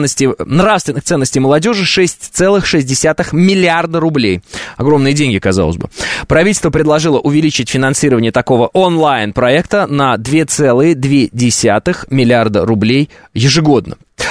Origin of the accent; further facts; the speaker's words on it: Kazakhstan; born there; Я просто сам родился в Казахстане и примерно себе представляю.